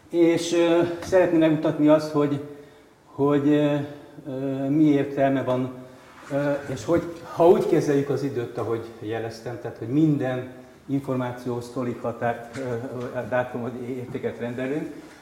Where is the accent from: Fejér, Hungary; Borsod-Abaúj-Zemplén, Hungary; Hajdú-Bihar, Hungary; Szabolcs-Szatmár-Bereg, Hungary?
Fejér, Hungary; Dunaújváros; born there; kiválasztom Fejér megyét, kiválasztom, na mit választok ki, ahol én születtem, és az bizony 56-ban még Sztálinváros volt.